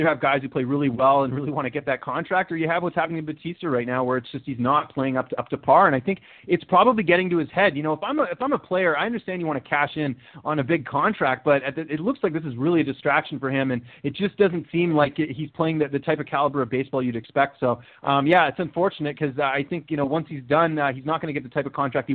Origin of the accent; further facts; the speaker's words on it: Vancouver, British Columbia, Canada; So I'm born and raised in Vancouver. I'm a diehard Canucks fan.